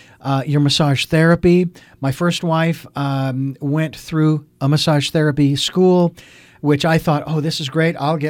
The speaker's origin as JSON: {"language": "English", "town": "Phoenix", "region": "Arizona", "country": "United States", "tie": "born or raised there", "lives_now": "Santa Barbara, United States", "said": "I didn't grow up with it because I grew up in Phoenix. Who has a fireplace in Phoenix, you know?"}